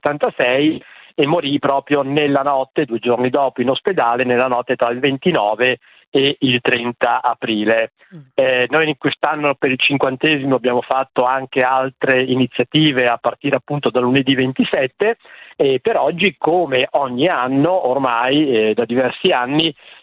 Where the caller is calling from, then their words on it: Milan, Lombardy, Italy; chiamo da Milano